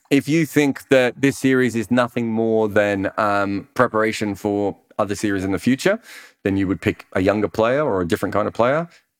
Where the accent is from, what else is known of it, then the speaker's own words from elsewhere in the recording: Australia; And I, as an Australian, we were always obsessed by it.